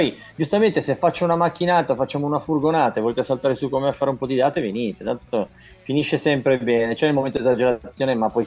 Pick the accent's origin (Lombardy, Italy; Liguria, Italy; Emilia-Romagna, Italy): Lombardy, Italy; I primi siamo stati noi, i meridionali. io sono cresciuto, sono nato in provincia, però i miei sono siciliani.